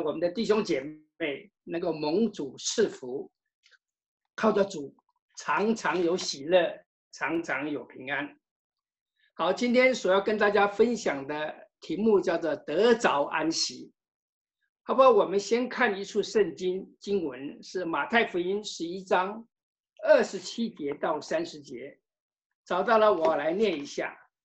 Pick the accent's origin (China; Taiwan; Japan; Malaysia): China; 我们知道我们中国人有一句话讲到，家家有本难念的经，